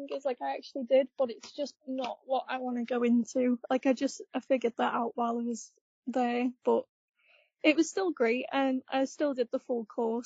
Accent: Skelmersdale, North West England, United Kingdom; So I was born and raised in Skelmersdale, but all my family are from Liverpool, and it's pretty close. So for someone who doesn't really know the area, I'll always just say I'm from near Liverpool.

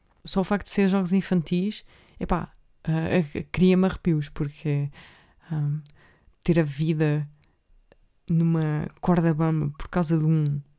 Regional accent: Leiria, Portugal; ai, eu sou de Leiria.

